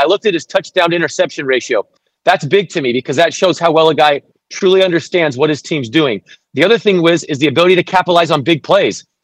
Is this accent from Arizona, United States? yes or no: yes; Arizona, United States; I grew up in Arizona. You kind of know what kids are coming out of your home state.